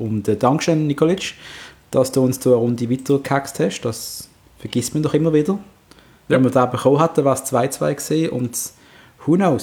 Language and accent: German; Basel, Basel-Stadt, Switzerland; Darf man das sagen, als Basler